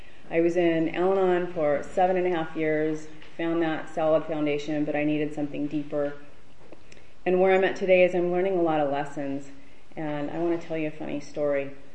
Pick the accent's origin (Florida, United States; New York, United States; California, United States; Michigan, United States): California, United States; now in Santa Barbara, United States; I am originally from Orange County. I've been in Santa Barbara going on 5 years, 2020. My husband moved us here in 2015.